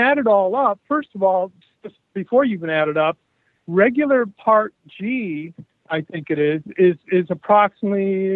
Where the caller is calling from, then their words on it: Indiana, United States; I'm calling from Shopton, Indiana.